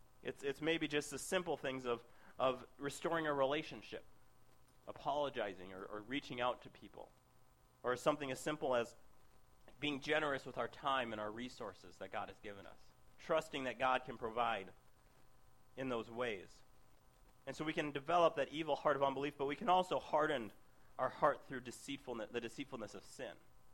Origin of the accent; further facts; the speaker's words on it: Minnesota, United States; One of the different architectural things from where I grew up in Minnesota and here is a lot of the houses here have